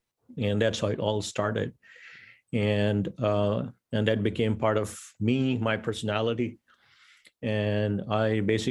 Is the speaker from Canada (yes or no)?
no; Pakistan; now in Atlanta, United States; I'm based in Atlanta, 60 years old now, but I was born and raised in Pakistan